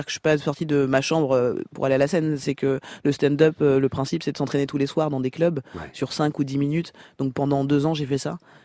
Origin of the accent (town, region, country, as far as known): France